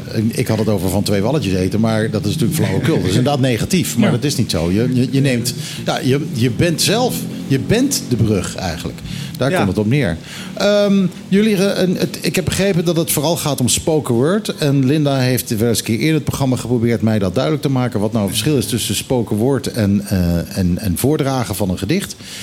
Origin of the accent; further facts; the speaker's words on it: Netherlands; ik ben gewoon een Nederlander en ik heb een Nederlandse visie ook wel.